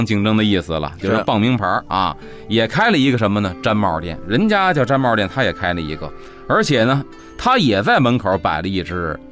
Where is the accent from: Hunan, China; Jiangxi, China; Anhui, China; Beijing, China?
Beijing, China; 我小时候生活在这个菜市口，我记得菜市口啊这十字路口当时是往西边走